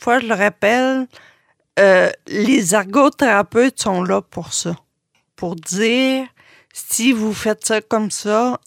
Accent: Quebec, Canada; Puis là, tu dis, ah, moi, je suis gaspésien.

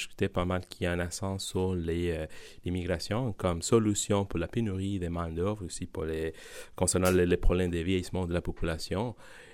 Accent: Medellín, Antioquia, Colombia; French is a second language; now in Quebec, Canada; Je viens de la Colombie. Ma ville natale, c'est Medellín.

